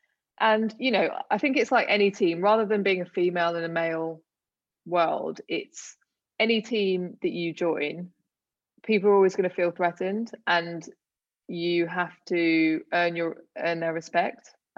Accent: United Kingdom; now in Australia; I'm female, I'm British Asian, who knows how this is going to go? And because it hadn't really happened too much in the past in Australia

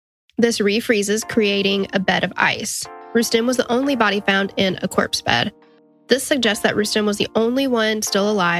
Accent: Tennessee, United States; because we're from Tennessee, where the coldest it gets here is 32 degrees.

